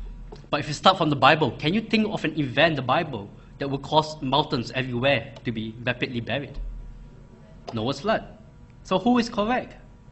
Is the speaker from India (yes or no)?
no; Singapore; I grew up in Singapore.